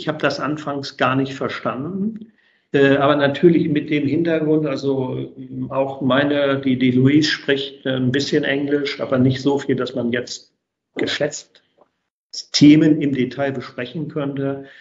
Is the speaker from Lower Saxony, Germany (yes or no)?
yes; Langenhagen, Lower Saxony, Germany; Ich bin gebürtiger Langhagener